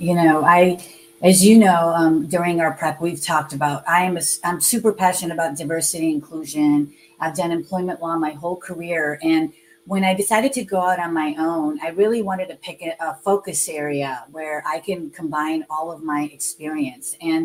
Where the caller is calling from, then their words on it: California, United States; I am in the San Francisco Bay Area, Northern California.